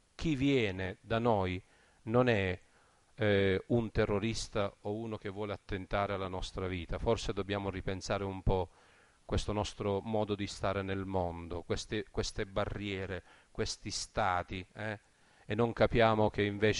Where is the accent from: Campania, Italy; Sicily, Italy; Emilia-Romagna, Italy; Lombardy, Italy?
Sicily, Italy; Io vengo dal Ragusano e so che cosa significa affidare un pugno di chicchi di grano alla terra